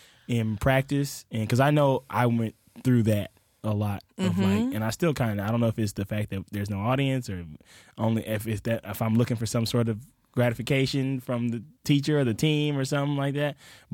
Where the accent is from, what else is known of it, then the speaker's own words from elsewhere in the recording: Mississippi, United States; No. I'm from Mississippi.